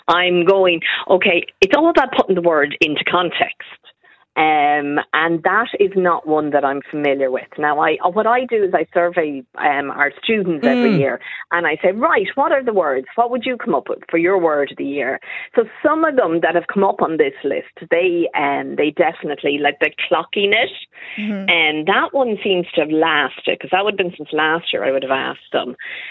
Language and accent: English; Cavan, Ulster, Ireland; I'm originally from Cavan